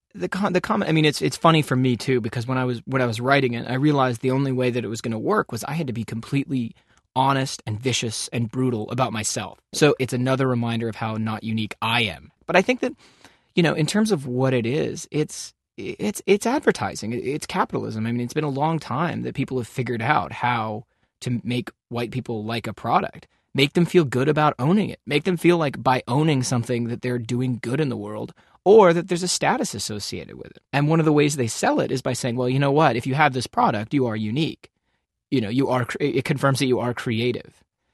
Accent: Toronto, Ontario, Canada; growing up in Toronto

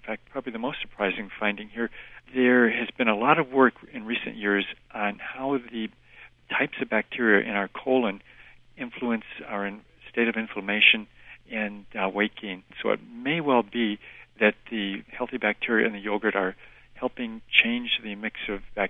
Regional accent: Midwest, United States; I'm from the Midwest too, so that looked pretty good to me.

